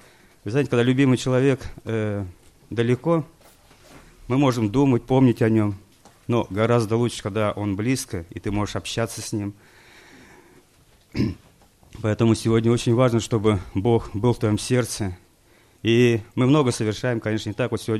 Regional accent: Tomsk, Tomsk Oblast, Russia; я благодарю Бога, что я родился здесь, в России, в Томске прожил.

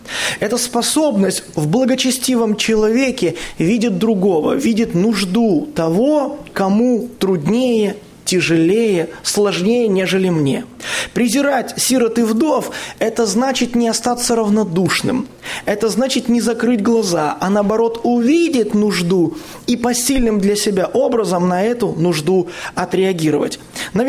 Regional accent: Belarus; то, откуда я, с Беларуси, у нас так это 300 километров, это уже полстраны проехал.

